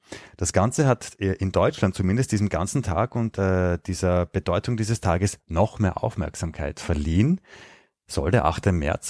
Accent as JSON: {"language": "German", "town": "Graz", "region": "Styria", "country": "Austria", "said": "Ja, da kann ich tatsächlich als Grazer dagegen halten."}